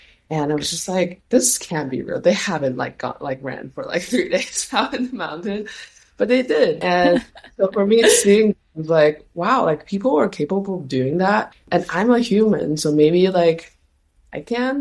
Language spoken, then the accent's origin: English; China; moved away; as I was born in China, I'm Chinese, and Silk Road has like a significant historical meaning to me, for as someone who like was born in the East and like moved to the West.